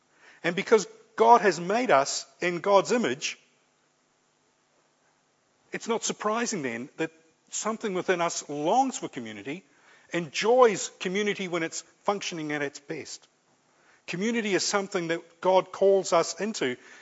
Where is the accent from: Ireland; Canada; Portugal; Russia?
Ireland; now in New Zealand; I remember when our family came to New Zealand, although we came from Ireland, pretty much you could sort of say an English-speaking country, although we came from Ireland, we still got together with other Irish people.